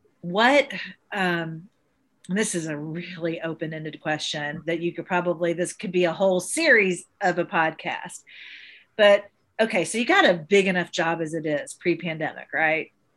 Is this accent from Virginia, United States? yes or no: no; Indiana, United States; also born or lived in New York City; because I grew up in Indiana, and after college, I moved to one of the most thriving arts communities in the world, New York City.